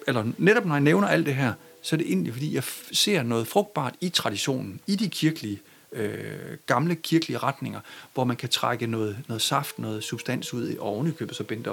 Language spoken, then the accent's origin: Danish; Thorning, Central Denmark Region, Denmark; jeg voksede op i Blikkers egen ved Torning